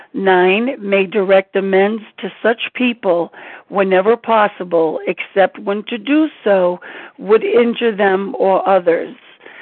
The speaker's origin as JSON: {"language": "English", "region": "Rhode Island", "country": "United States", "said": "I'm from Rhode Island."}